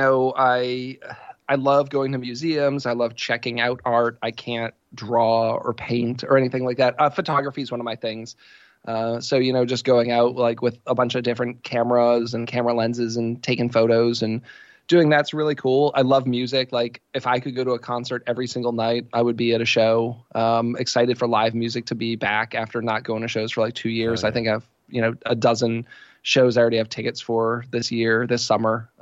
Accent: Boston, Massachusetts, United States; You see, I grew up in the Boston area, so I kind of grew up in the like Boston alt rock kind of scene in the 90s.

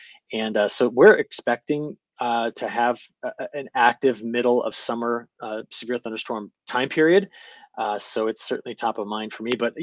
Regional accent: Illinois, United States; My home state of Illinois, Michigan, I can find spots all over the Corn Belt that have been missed.

